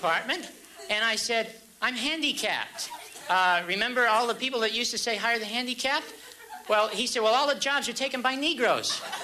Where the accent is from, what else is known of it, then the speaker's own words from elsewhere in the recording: Canada; I said, "Hi … I'm from Canada, and I'm looking for representation."